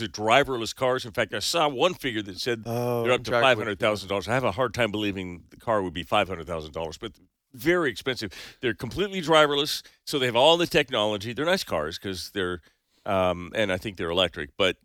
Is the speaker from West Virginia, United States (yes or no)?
no; Portland, Oregon, United States; born there; I was born in Portland, Oregon, and went to seminary up there in Portland, Oregon.